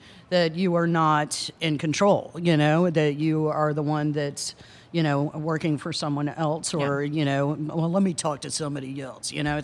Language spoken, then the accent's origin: English; the South, United States; accent: southern; It was like my southern accent when I was in New York.